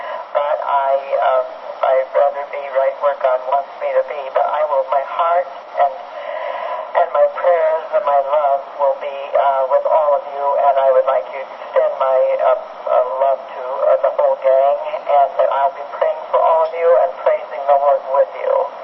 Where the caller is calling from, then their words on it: Cathedral City, California, United States; I'm calling from Cathedral City